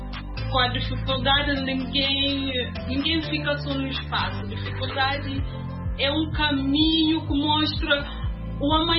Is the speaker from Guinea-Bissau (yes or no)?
yes; Bissau, Guinea-Bissau; now in Portugal; Eu sou da Bissau mesmo.